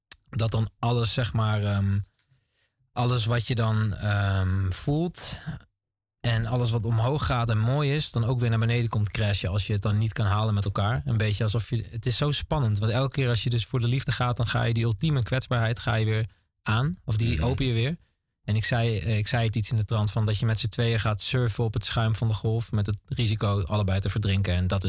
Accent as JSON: {"language": "Dutch", "region": "Groningen", "country": "Netherlands", "said": "Ik kom uit Groningen, dus ik zie dat niet vaak hier in Groningen."}